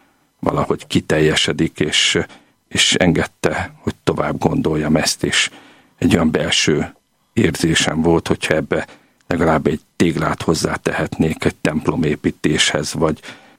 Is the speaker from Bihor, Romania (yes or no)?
yes; Oradea, Bihor, Romania; now in Budapest, Hungary; nekem is ugyanígy indult az életem, mert ugye Nagyváradról kerültem Budapestre